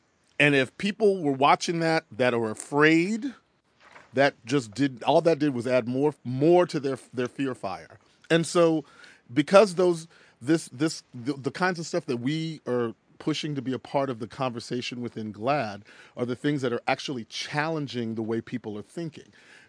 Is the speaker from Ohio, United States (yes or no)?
no; Texas, United States; I am from Texas. I remember, you know, that's the same state that they dragged that poor black man on the back of that truck.